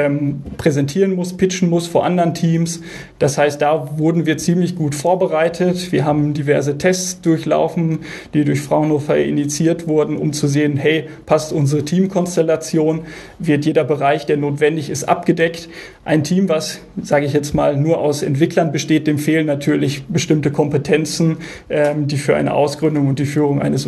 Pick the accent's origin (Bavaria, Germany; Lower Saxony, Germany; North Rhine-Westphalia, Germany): North Rhine-Westphalia, Germany; Dazu muss gesagt werden, Bude ist bei uns im Ruhrgebiet.